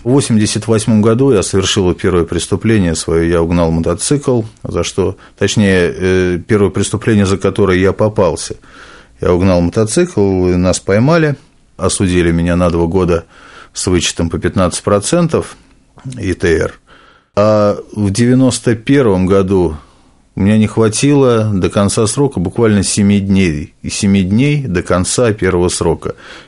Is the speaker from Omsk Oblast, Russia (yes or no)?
no; Moscow, Russia; Я москвич … вам уже сказали. Мне 38 лет. Прожил я всю жизнь в Москве, за исключением 3 лет, которые находился в местах лишения свободы.